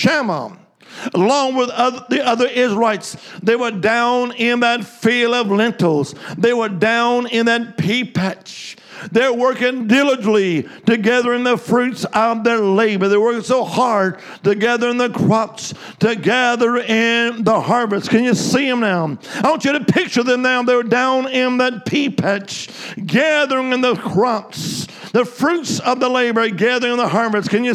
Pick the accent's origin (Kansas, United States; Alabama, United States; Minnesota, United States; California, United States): Alabama, United States; I was raised in the Holy Land, Alabama.